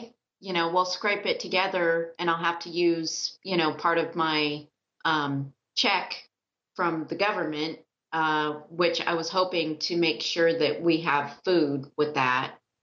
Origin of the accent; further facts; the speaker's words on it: Tupelo, Mississippi, United States; I'm from Tupelo, Mississippi.